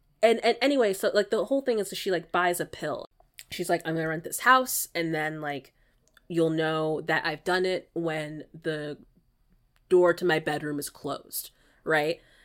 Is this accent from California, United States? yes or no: yes; California, United States; I'm from California. That's where I was born and raised.